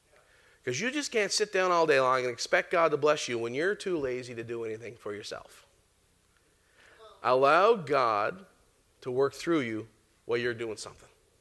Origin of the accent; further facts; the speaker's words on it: Canada; You know, we're from Canada.